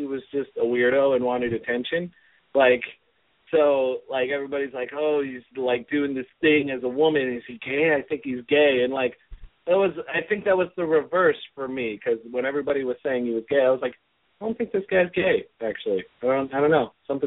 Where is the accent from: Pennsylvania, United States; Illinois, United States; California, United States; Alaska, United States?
California, United States; I grew up in the Bay, so it's just very much like, you know, our friends, the dynamic between the kids that I grew up